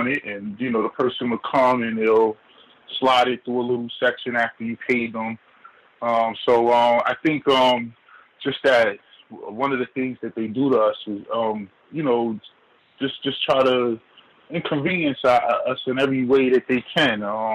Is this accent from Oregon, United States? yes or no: no; Jersey City, New Jersey, United States; now in New York, United States; I'm from Jersey, Jersey City, and in New York City, up here in Harlem, we go to the store